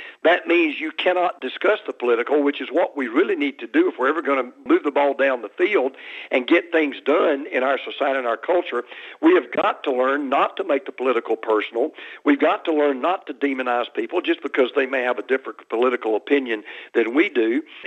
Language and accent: English; Deep South, United States; but I was raised in the Deep South, Scott, and by traditional Southern parents.